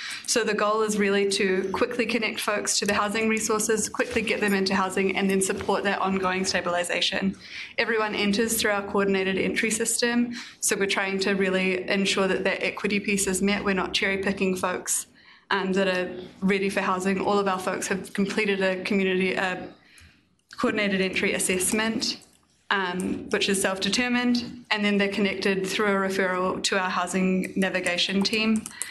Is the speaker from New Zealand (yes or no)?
yes; New Zealand; I'm from New Zealand, so I have a propensity for speaking really quickly.